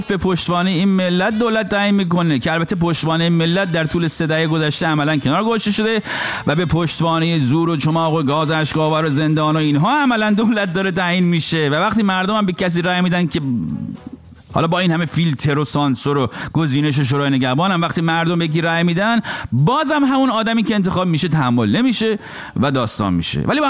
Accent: Rasht, Gilan, Iran; ما یه رابطه رشتی، خب منم اهل رشتم، یه رابطه رشتی تو هم داریم.

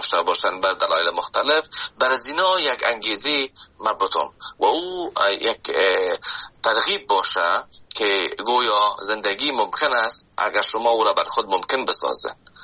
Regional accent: Afghanistan; now in Canada; وقتی که آمدم از افغانستان، شما فکر کنید که من از افغانستان به کانادا آمدم

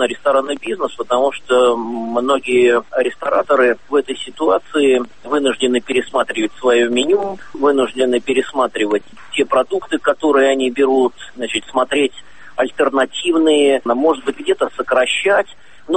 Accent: Russia; зная, что мы из России

